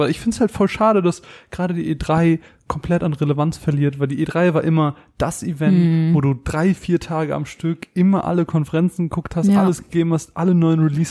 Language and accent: German; Germany; Für uns als Deutsche wäre das natürlich perfekt.